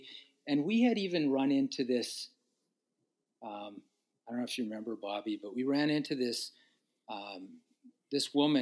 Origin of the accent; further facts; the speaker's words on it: Winnipeg, Manitoba, Canada; because since we were both born and raised in Winnipeg, we got the chance to run in front of our friends and family.